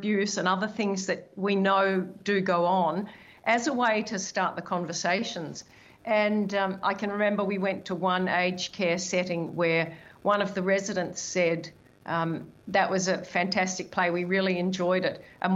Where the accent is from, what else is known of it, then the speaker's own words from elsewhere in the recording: Melbourne, Victoria, Australia; also born or lived in Oxford, United Kingdom; they brought me back to Australia when I was about three. And I've grown up in Melbourne and been here virtually the rest of my life, except for another small stint in the UK when my husband and I were doing some training in London.